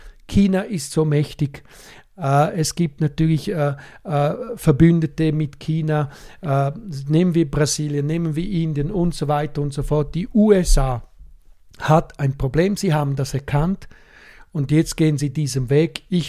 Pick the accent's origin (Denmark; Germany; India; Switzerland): Switzerland; Und das sage ich jetzt als Schweizer.